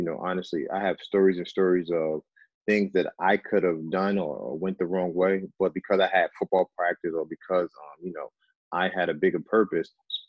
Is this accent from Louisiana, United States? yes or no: no; Jersey City, New Jersey, United States; So what we did, so I decided to go back home. I grew up in Jersey City, and we started a program, with football, the cheer program, and also the after school program